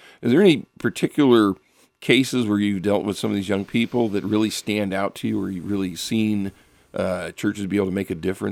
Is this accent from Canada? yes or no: no; Ohio, United States; I'm from Summit County and just north of Akron